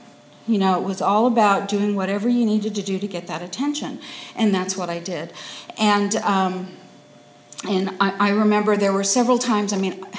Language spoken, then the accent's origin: English; United States; English is a second language; I came to the United States probably like when I was born in the United States, but I came back I guess I was about 4 years old, and I didn't speak a lick of English.